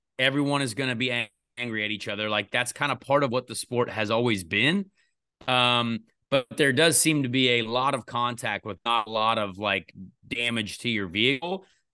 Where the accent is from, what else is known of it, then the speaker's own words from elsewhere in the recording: Indianapolis, Indiana, United States; So, like, I would love to, you know, that's my hometown. I would love to drive a cup car around there on Brickyard Weekend.